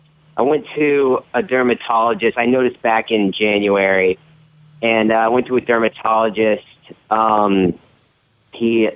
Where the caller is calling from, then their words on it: Orlando, Florida, United States; from Orlando, Florida.